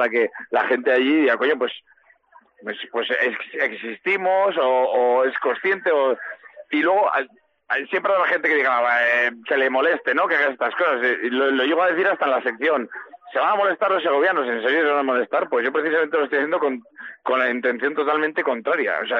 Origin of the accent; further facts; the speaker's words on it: Castile, Spain; yo soy muy de mi tierra, de Castilla, yo he pasado mucho tiempo en Segovia, he comido mucho y he vivido mucho por allí